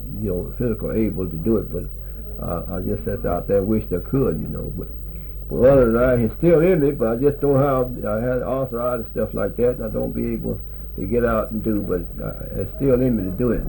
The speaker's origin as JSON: {"language": "English", "town": "Hawthorne", "region": "Louisiana", "country": "United States", "tie": "born or raised there", "said": "Well, I was born right here in Vernon Parish, well, in Hawthorne."}